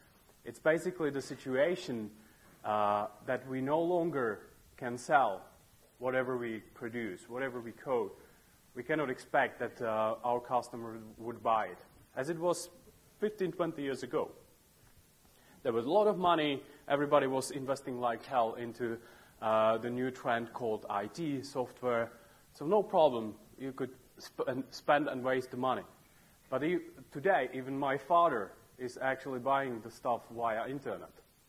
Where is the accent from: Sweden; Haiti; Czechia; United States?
Czechia; I come from Czech Republic